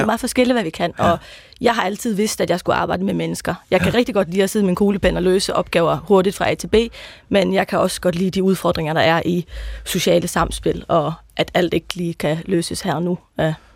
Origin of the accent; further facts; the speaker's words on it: Faroe Islands; now in Denmark; Jeg kommer fra Færøerne og flyttede til Danmark i 2010.